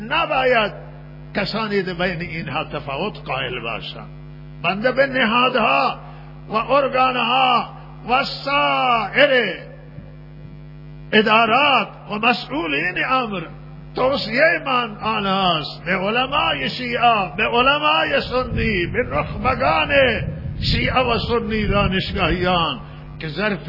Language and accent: Persian; Iran; همه ما ایرانی هستیم